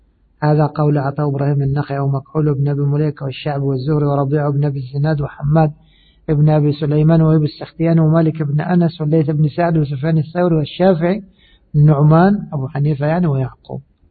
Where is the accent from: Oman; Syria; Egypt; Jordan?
Egypt; طبعا كلمة عبيط هذه معروفة عندنا في مصر